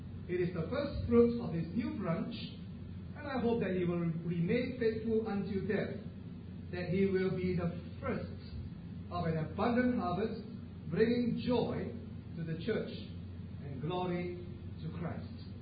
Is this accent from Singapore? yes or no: yes; Singapore; As a Singaporean, that would be a very important date